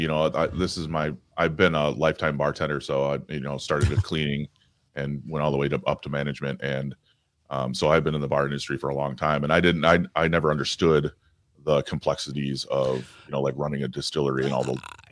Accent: Madison, Wisconsin, United States; I was not, actually. I'm actually from the Madison area.

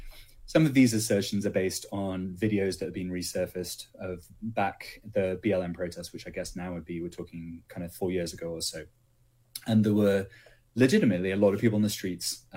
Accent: England, United Kingdom; also born or lived in Beijing, China; now in Portland, United States; Yeah, I'm an immigrant, one of those immigrants. So I come from England originally via China. I lived in Beijing for 13 years.

